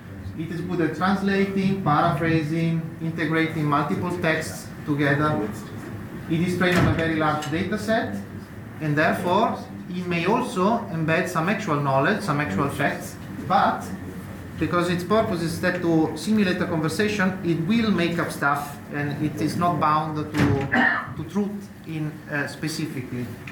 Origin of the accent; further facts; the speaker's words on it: Italy; English is a second language; benvenuti in my home country of Italy.